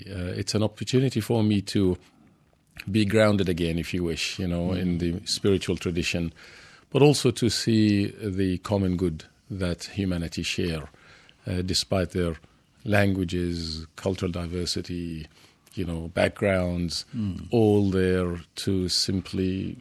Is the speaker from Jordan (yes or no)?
yes; Amman, Amman Governorate, Jordan; moved away; also born or lived in Libya; but I grew up in Jordan, and I've been here 30 years.